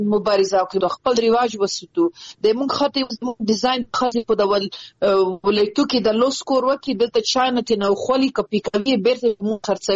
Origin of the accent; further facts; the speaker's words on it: Afghanistan; په افتخار یم چې زه د افغانستان یم، زه د وطن یم.